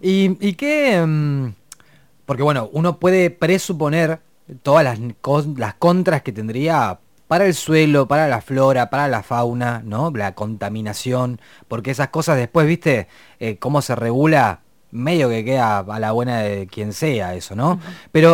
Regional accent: Río Negro, Argentina; Nosotros dos, Belén y yo, somos de Río Negro, por lo tanto nos toca bastante de cerca a pesar de la distancia.

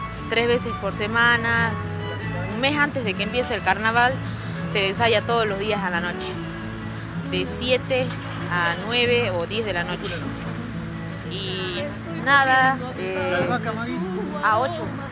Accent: Tarija, Bolivia; moved away as an adult; now in La Plata, Argentina; llevo los dos apellidos, padre y de mi madre. Nací en Tarija, en Cercado. Estudié el secundario y hice allá. Ahora la facultad lo hago acá en La Plata.

